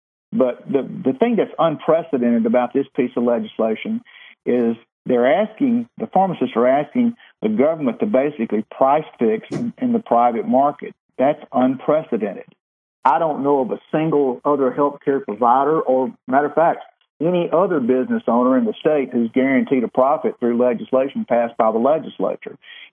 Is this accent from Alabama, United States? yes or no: yes; Alabama City, Alabama, United States; Born and raised in Alabama City, Alabama. Proud of it.